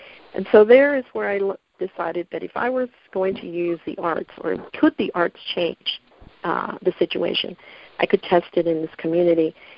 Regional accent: Hattiesburg, Mississippi, United States; also born or lived in Los Angeles; I'm a strange Mexican. I grew up in Hattiesburg, Mississippi in the 70s, when there was two Mexicans, right? And then I moved to Los Angeles

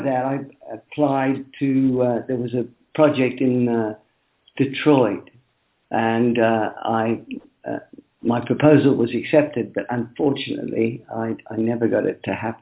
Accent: Australia; moved away as an adult; also born or lived in London; now in Brazil; I'd grown up in Australia. I'm Australian, so I grew up in Australia in the sun. I came here after many years of living in London

